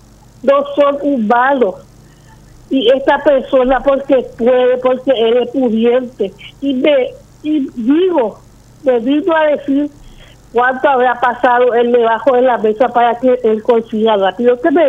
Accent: Paraguay; Todos somos paraguayos y paraguayos

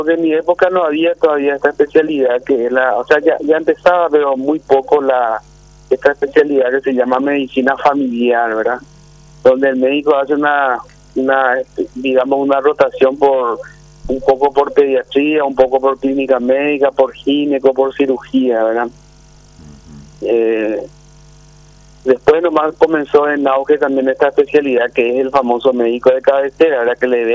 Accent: Paraguarí, Paraguay; De la ciudad de Paraguarí.

